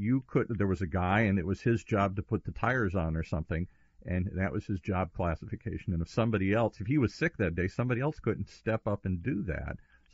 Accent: Midwest, United States; I'm from the Midwest. We don't talk and share too well here.

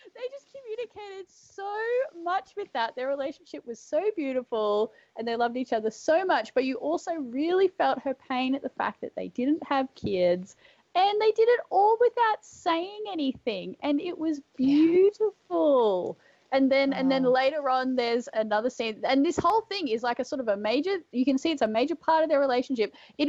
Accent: Australia; as an Australian

